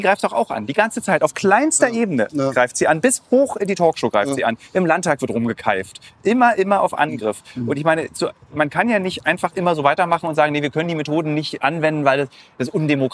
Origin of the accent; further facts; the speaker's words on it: Berlin, Germany; Ich kann nicht, ich bin geboren in Berlin, ich kann nicht woanders leben.